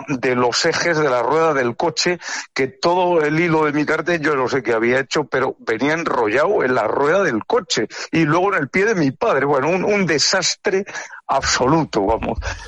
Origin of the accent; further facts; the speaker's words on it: Valladolid, Castile and León, Spain; es en Valladolid, que yo soy vallisoletano y lo llevo muy dentro